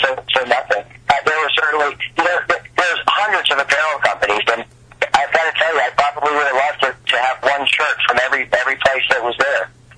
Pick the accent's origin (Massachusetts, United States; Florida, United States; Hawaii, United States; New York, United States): Massachusetts, United States; I'm there from Massachusetts.